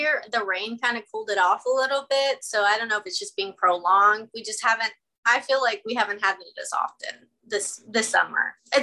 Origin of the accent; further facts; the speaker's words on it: Texas, United States; now in Las Vegas, United States; I moved to Las Vegas. I'm originally from Texas.